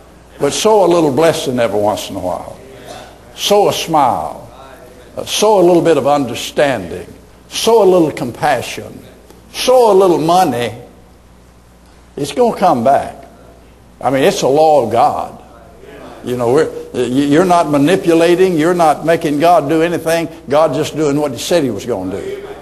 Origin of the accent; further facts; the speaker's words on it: Arkansas, United States; born there; Now, I was born in Arkansas. It puts me way down on the academic level.